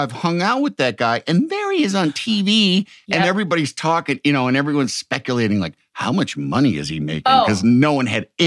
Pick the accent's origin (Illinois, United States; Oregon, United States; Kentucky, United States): Illinois, United States; Chicago; And it was weird to me, especially because I'm from Chicago.